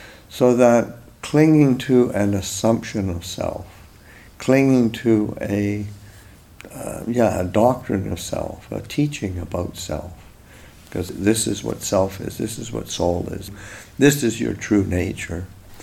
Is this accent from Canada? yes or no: yes; Canada; say like I'm Canadian, grew up Canadian